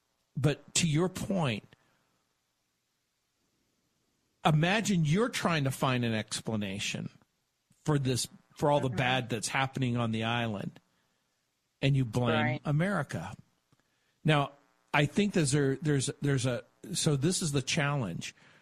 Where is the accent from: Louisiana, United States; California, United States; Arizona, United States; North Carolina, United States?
Louisiana, United States; New Orleans; born there; But from where I was born in New Orleans, it's like a hop, skip, and a jump to Haiti, and there's a close connection.